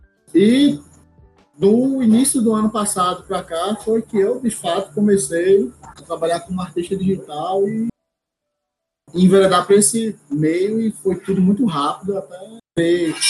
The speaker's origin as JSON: {"language": "Portuguese", "town": "João Pessoa", "region": "Paraíba", "country": "Brazil", "tie": "born or raised there", "said": "Eu sou natural de João Pessoa, Paraíba, aqui no Nordeste. De uma pessoa capital, tenho 34 anos"}